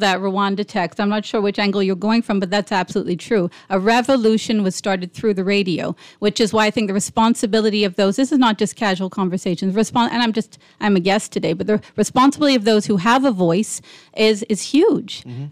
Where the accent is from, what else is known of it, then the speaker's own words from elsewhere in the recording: Bahamas; As a Bahamian born and raised in the Bahamas